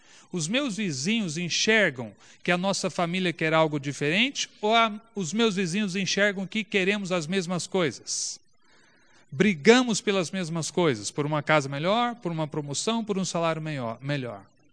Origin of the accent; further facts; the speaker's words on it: Rubiataba, Goiás, Brazil; Aliás, quando garoto, foi um pessoal de Jundiaí lá em Rubiataba